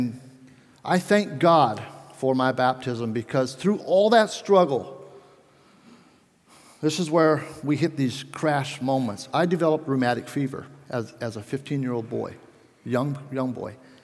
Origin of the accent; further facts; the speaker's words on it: Minerva, Ohio, United States; also born or lived in Belize; I was born in Belize, Central America. My parents were missionaries. I stayed there for about 2 years. I don't remember much about that time, but that was my start. My parents moved back to Minerva, Ohio, and it was a small community.